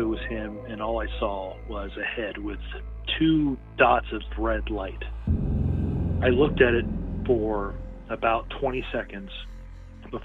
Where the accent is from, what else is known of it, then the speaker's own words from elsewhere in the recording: Florida, United States; from Florida, and this is my story.